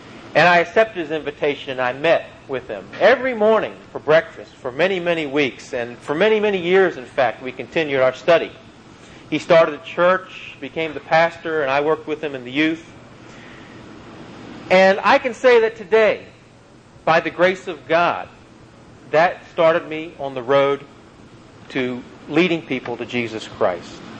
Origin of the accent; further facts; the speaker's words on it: Maryland, United States; I come from Maryland, and a similar town would be Annapolis.